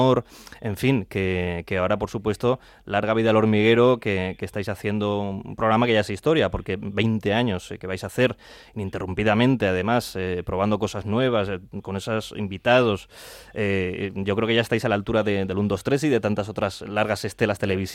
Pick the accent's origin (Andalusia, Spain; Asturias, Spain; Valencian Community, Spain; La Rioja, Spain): Valencian Community, Spain; Requena; Yo soy de Requena